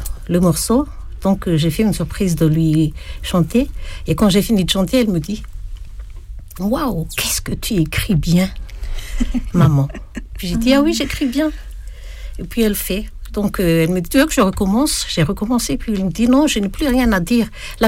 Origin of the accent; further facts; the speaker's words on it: Antananarivo, Analamanga, Madagascar; born there; Je suis né à Madagascar.